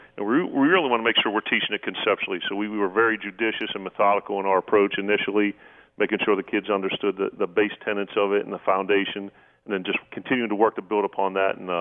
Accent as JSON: {"language": "English", "town": "Pittsburgh", "region": "Pennsylvania", "country": "United States", "tie": "born or raised there", "said": "Well, you know, growing up in Pittsburgh, and I went to the same high school as Dan Marino, I was hoping to be the next Terry Bradshaw."}